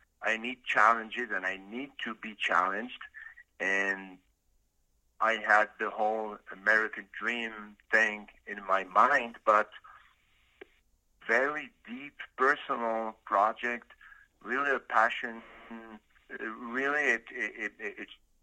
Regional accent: Casablanca, Casablanca-Settat, Morocco; moved away as an adult; also born or lived in Montreal, Canada; now in France; I was born and raised in Morocco, in Casablanca, and then I moved... By the way, I moved to Canada in 1988 for 4 years, and I lived in Montreal.

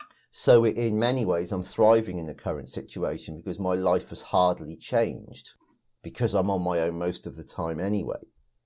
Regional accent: Wales, United Kingdom; And I never enjoyed being Welsh. I was forced to play rugby in school.

